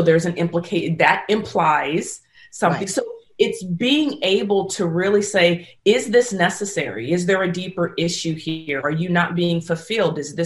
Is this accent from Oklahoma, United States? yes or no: no; San Francisco, California, United States; Or I'm from San Francisco.